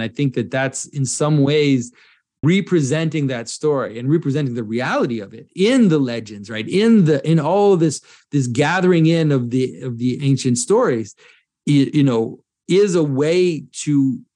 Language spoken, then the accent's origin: English; United States; I'm an American, North American Orthodox icon carver.